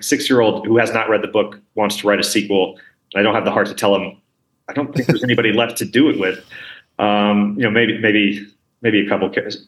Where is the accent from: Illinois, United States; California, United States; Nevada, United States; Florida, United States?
Nevada, United States; I'm originally from Nevada, and the state really was built up by folks, veterans and civilians from the Civil War that were looking to start a new life.